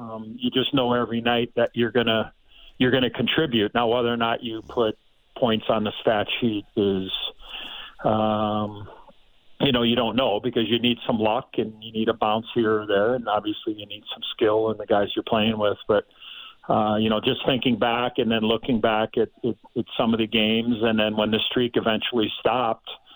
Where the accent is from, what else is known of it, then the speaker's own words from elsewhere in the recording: Chicago, Illinois, United States; And for me, growing up in Chicago, my life was hockey.